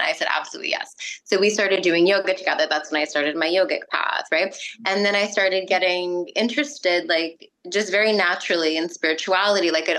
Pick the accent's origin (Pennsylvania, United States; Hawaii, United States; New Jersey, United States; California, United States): California, United States; So I grew up in San Luis Obispo County on the Central Coast, in the Central Coast of California. Gorgeous, beautiful. My grandmother lived on the property with us.